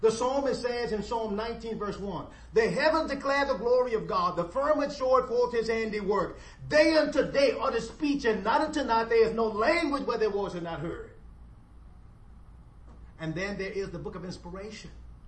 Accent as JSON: {"language": "English", "town": "New Orleans", "region": "Louisiana", "country": "United States", "tie": "born or raised there", "said": "I grew up in New Orleans, Louisiana. A lot of swamps, flat land."}